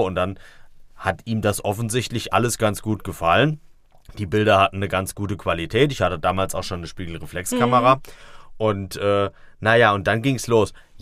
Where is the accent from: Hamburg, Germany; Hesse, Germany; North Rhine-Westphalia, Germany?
Hesse, Germany; Neuhof; Ich komme ursprünglich aus Neuhof in der Nähe von Fulda. Diejenigen, die jetzt sich im Landkreis Fulda nicht so auskennen, das ist da, wo der Kaliberg ist, im südlichen Teil des Landkreises.